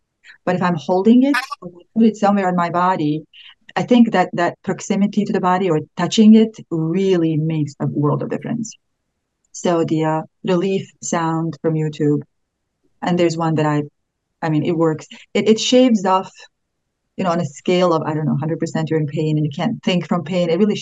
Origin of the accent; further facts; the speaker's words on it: Bosnia & Herzegovina; but I'm originally from Bosnia, so we are really heavy on milk and wheat.